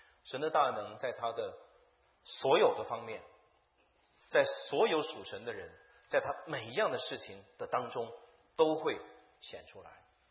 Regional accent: China; 我们中国人有一句传统的话叫做江山易改，本性难移

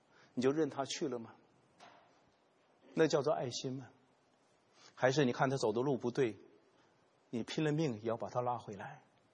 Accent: China; 我们中国人有句话叫做逆水行舟，不进则退

